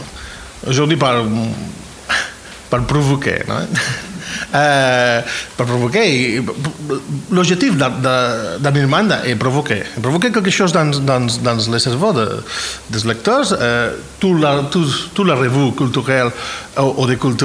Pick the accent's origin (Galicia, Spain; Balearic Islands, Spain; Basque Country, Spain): Balearic Islands, Spain; French is a second language; je suis simplement un écrivain catalan et je suis, logiquement, indépendantiste. Mais je suis de Mallorca.